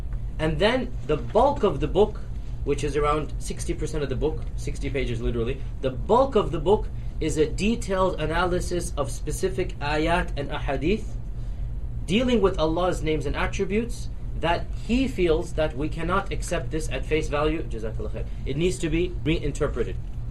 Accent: United States; born there; even though I was born in America, I'm Pakistani by blood.

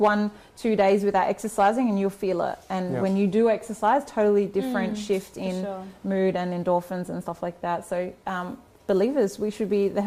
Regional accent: Australia; my sense of identity as a woman, as an Australian, as a Muslim, my cultural identity

